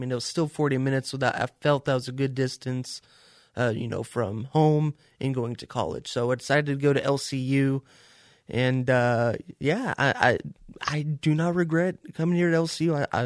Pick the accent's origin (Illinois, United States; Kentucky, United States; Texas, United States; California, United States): Texas, United States; Post; So I'm from Post. I am not far from the Lubbock area. I grew up about 40 minutes southeast of Lubbock.